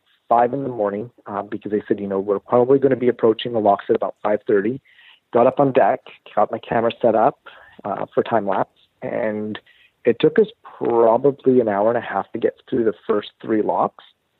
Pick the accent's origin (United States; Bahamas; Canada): Canada; All the paperwork said, because we're Canadian, it said, you know, you do not need to fill out this card.